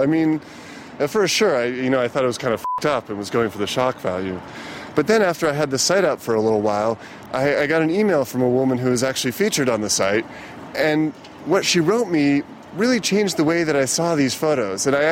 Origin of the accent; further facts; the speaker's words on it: Las Vegas, Nevada, United States; I am from Las Vegas. This was my first trip to New York